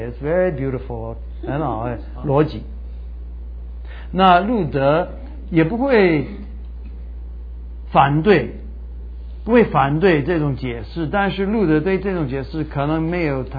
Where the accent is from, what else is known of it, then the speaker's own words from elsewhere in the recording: Taiwan; accent: Taiwanese Mandarin; 我们台湾国语啊